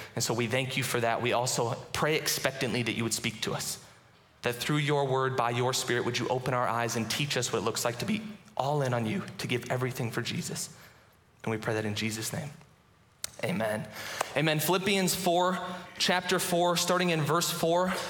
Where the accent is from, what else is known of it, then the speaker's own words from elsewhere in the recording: Sioux Falls, South Dakota, United States; I never wanted to come to SDSU. I'm from Sioux Falls. Any Sioux Falls people in here?